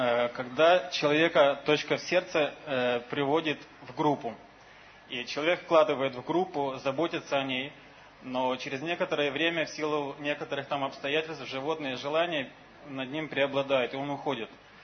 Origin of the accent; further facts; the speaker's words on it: Kyiv, Ukraine; Я прилетел с Украины, с города Киева.